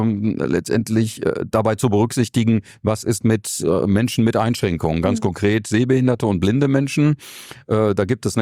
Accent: Paderborn, North Rhine-Westphalia, Germany; Jetzt komme ich natürlich aus Paderborn

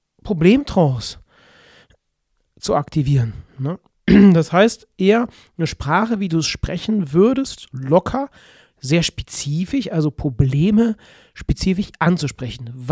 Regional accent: Cologne, North Rhine-Westphalia, Germany; accent: Kölsch; Jetzt kommt mein kölscher Akzent hier aus Köln durch.

